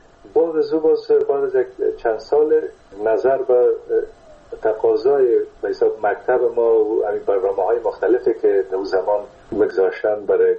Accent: Kunduz, Afghanistan; born there; در قندوز در زمانی که ما به دنیا آمدم، پدرم در اسپینزر قندوز مصروف ایفای وظیفه بوده و در اون زمان البته تا سنای 3 سالگی ما در قندوز بودیم، مکتب نرفتیم در قندوز،

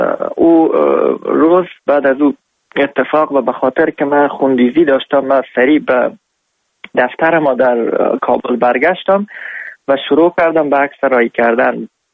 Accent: Afghanistan; خوشحال هستم از اینکه من افغان هستم

